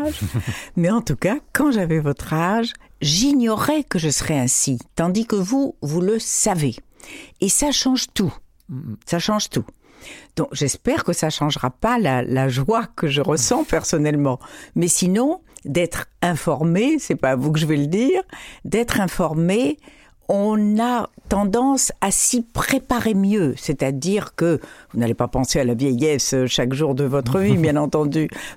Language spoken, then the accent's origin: French; Morocco; parce que quand j'étais enfant au Maroc